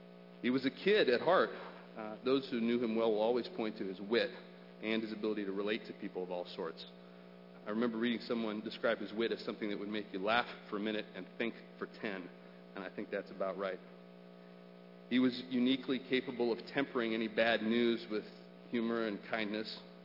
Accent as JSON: {"language": "English", "region": "Idaho", "country": "United States", "tie": "born or raised there", "said": "I'd had the chance to work in campaigns and in politics and the legislature as I was growing up in Idaho"}